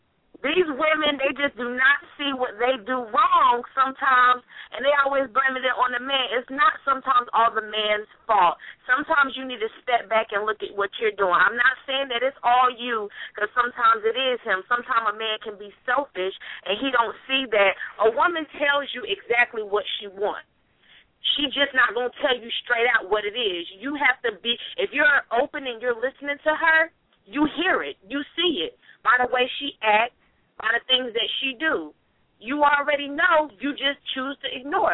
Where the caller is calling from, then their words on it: North Carolina, United States; from North Carolina.